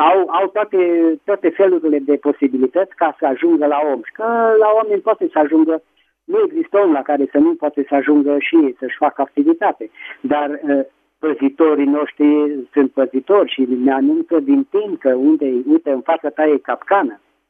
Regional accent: Petroșani, Hunedoara County, Romania; din Petroșani.

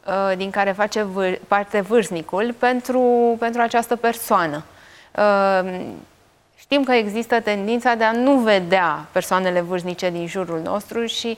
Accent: Constanța, Constanța County, Romania; pe strada pe care am crescut în Constanța

